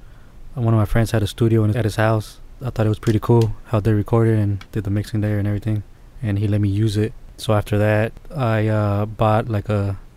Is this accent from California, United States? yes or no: yes; Oakland, California, United States; I'm from Oakland.